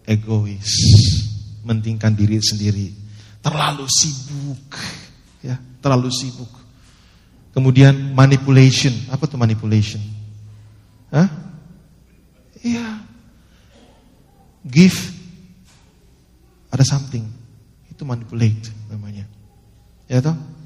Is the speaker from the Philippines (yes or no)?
yes; Philippines; Indonesian is a second language; Ini kan saya dari Filipin toh.